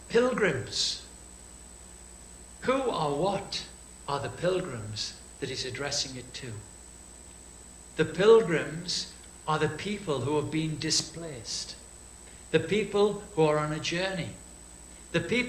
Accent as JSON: {"language": "English", "country": "United Kingdom", "said": "We say, well, we're British. We live here."}